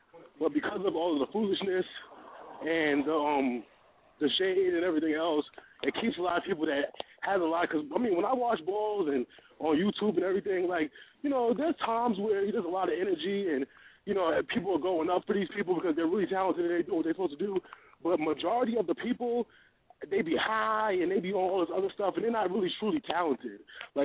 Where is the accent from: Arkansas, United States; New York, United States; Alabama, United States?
New York, United States; New York City; now in Atlanta, United States; I actually live in Atlanta, but I'm from New York City.